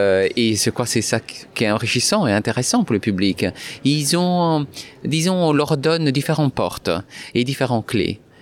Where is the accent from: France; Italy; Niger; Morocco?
Italy; French is a second language; moi je suis italien, vous entendez l'accent, évidemment. Moi, je l'entends moi-même en parlant.